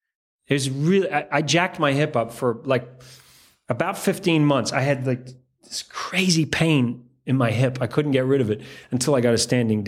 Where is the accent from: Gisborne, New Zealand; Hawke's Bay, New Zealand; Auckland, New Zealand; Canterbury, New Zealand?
Canterbury, New Zealand; But in New Zealand, this guy who's from my hometown, there's nothing. And I'm trying now to raise the money to put a permanent fixture in Christchurch